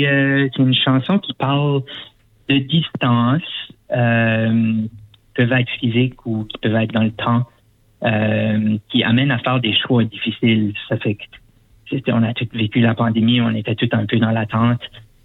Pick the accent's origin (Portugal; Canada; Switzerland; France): Canada; Moncton, New Brunswick; puis ensuite chez nous à Moncton jeudi prochain